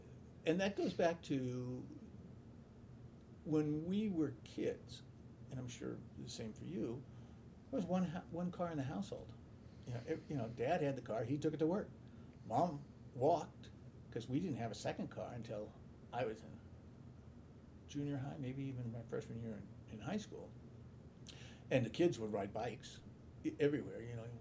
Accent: Mill Valley, California, United States; And I was growing up in Mill Valley, the parade would start out in Alto, come by my place at Nelson

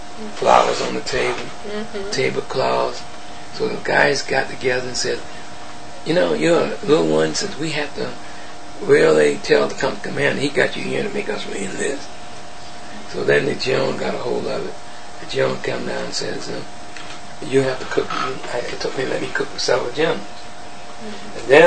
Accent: Savannah, Georgia, United States; I said, yeah, I'm from Savannah, Georgia.

